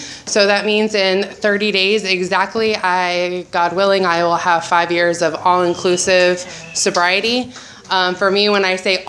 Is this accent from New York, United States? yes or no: no; Santa Maria, California, United States; also born or lived in Santa Barbara; I was born in Santa Barbara, but I've been born and raised in Santa Maria since I was in kindergarten. I'm the oldest of six children.